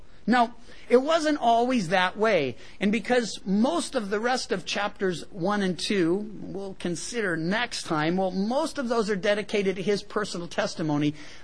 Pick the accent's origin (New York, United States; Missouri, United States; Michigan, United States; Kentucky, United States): Missouri, United States; well, I come from Missouri, part of my upbringing, the show me state.